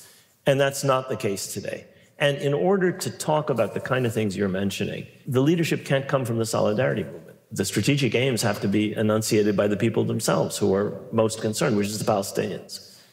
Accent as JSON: {"language": "English", "town": "New York City", "region": "New York", "country": "United States", "tie": "born or raised there", "said": "And I grew up in New York City. I think that explains it."}